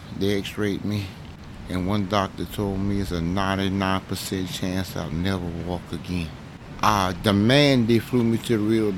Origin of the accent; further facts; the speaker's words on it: Lafayette, Louisiana, United States; now in Charlotte, United States; Lafayette, Louisiana.